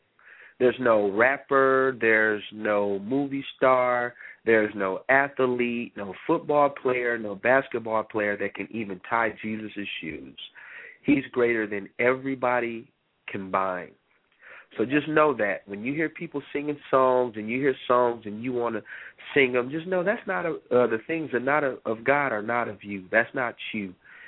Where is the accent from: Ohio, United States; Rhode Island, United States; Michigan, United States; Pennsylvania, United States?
Michigan, United States; Flint; now in Portland, United States; I'm 30 years old. I'm originally from Flint, Michigan. I live out in Portland, Oregon.